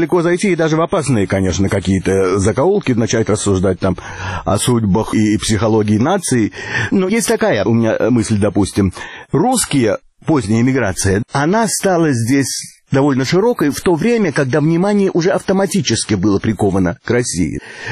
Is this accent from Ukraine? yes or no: yes; Ukraine; born there; хотя я сам уроженец Украины и прожил там довольно много